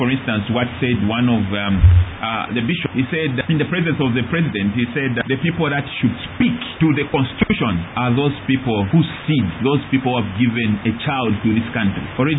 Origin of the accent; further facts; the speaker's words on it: Mbala, Northern Province, Zambia; I was raised in Imbala. The weather is chilled. There's even not that much sunshine.